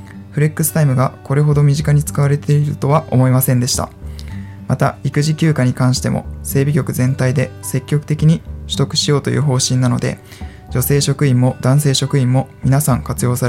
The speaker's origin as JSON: {"language": "Japanese", "town": "Shunan", "region": "Yamaguchi", "country": "Japan", "said": "私は山口県の周南市というところです。"}